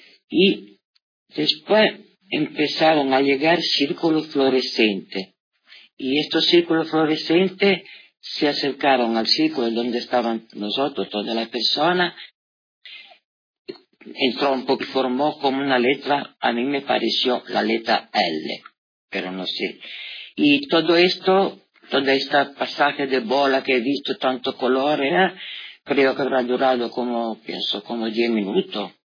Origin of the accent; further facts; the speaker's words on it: Italy; Spanish is a second language; soy italiana y es la primera vez que participo a una experiencia aquí, por lo menos en Lanzarote